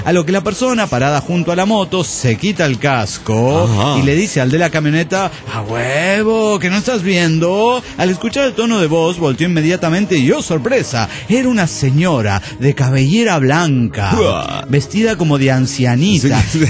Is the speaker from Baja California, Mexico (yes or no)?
no; Guadalajara, Jalisco, Mexico; en realidad soy de Guadalajara, pero me expandí